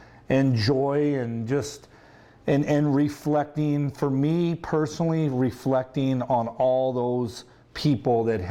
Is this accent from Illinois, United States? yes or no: yes; Peoria, Illinois, United States; like growing up in Peoria, my brothers and sisters